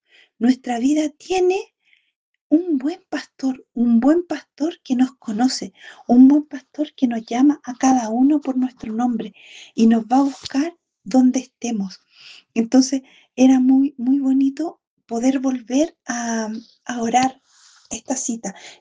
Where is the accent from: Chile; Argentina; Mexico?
Chile; south; porque en mi tierra, soy de una parte del sur de Chile, y conozco a los pastores, he visto las ovejas